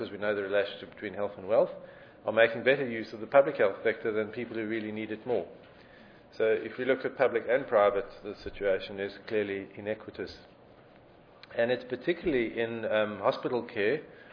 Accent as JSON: {"language": "English", "country": "South Africa", "said": "I'm from South Africa"}